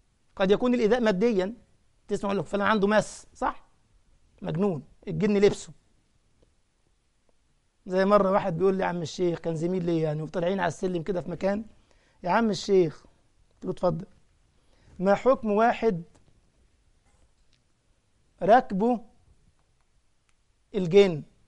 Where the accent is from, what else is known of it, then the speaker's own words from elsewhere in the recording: Egypt; طبعا عندنا في مصر حاجه تانية، الاهلي والزمالك دي حاجه بقى يعني